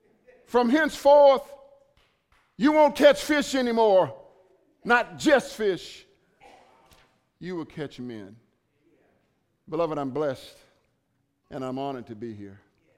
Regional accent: Dallas, Texas, United States; I'm from Dallas, Texas.

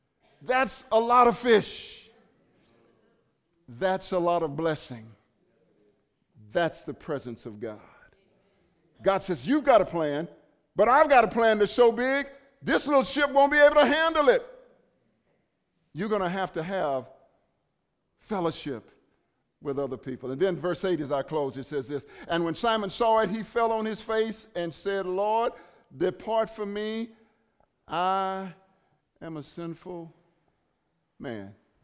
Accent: Dallas, Texas, United States; I'm from Dallas, Texas.

